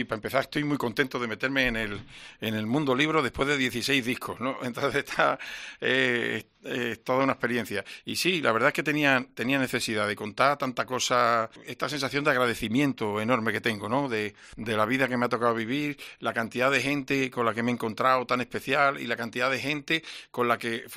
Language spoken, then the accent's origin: Spanish; Zafra, Extremadura, Spain; yo de niño, en la plaza de mi pueblo, la plaza chica de Zafra